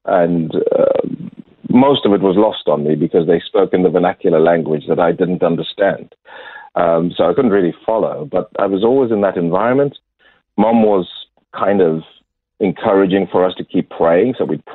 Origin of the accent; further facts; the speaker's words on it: Lusaka, Lusaka Province, Zambia; born there; So I was born in a country called Zambia, which is almost Central Africa. But if you think about South Africa being at the bottom, north of that is a country called Zimbabwe, and then the next country north is Zambia. So the capital is Lusaka. I was born there